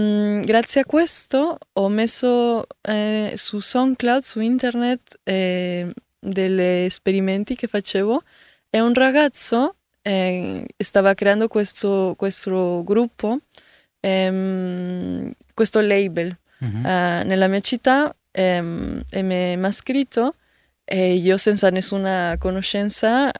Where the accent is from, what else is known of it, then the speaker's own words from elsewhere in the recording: Oaxaca, Mexico; Italian is a second language; now in Milan, Italy; Sì, sono da Oaxaca, quindi da Oaxaca per il mondo.